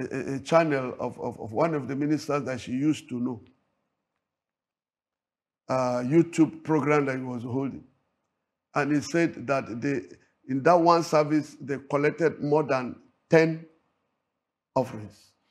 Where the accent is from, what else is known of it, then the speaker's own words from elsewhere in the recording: Nigeria; I said, I'm a Nigerian.